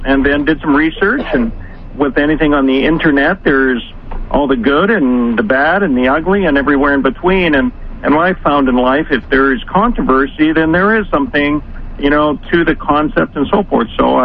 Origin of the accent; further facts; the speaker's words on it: Canada; now in United States; I'm Canadian as well, but then moved to the United States and was first introduced to it in the United States.